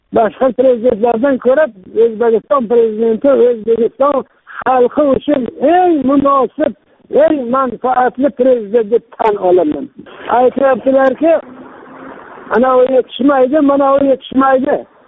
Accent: Koson, Qashqadaryo Region, Uzbekistan; Bizda mana Qashqadaryo biz Koson tumanining Arabxona mahallasiga yashaymiz. Men shu yerda tug'ilganman, shu yerga yashab kelyapman.

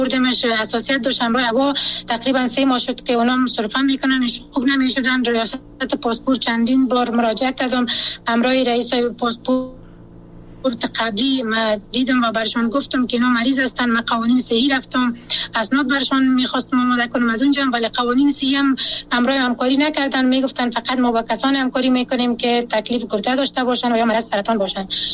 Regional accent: Afghanistan; خودم یک شهروند هستم، از افغانستان هستم

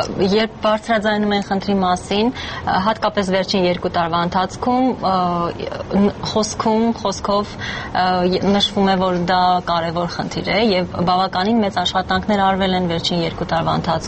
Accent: Yerevan, Armenia; ես շատ սիրում եմ մեր քաղաքը գունազարդումներ, իսկապես իմ դուրը շատ գալիս են որպես երևանցի

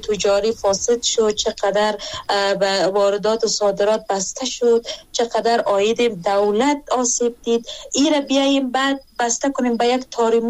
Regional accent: Afghanistan; ما در افغانستان متولد شدیم، همینجا زندگی میکنیم، کلان شدیم

